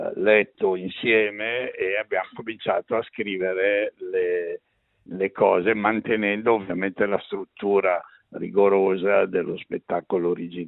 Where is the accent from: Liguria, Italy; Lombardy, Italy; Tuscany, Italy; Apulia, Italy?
Lombardy, Italy; Milan; io da milanese dico toglierei addirittura il forse